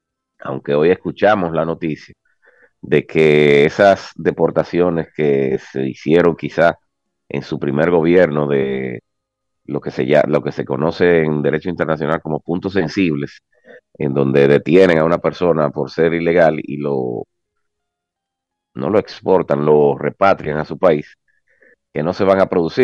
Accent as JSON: {"language": "Spanish", "country": "Dominican Republic", "said": "a nosotros como dominicanos y a cualquier país"}